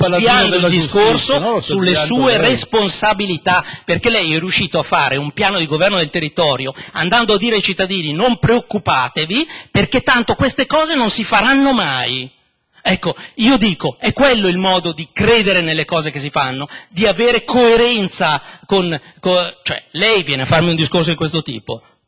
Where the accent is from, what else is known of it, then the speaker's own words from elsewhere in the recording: Colico, Lombardy, Italy; io dal 1972 che sono impegnato a Colico per difendere il mio territorio, il mio paese.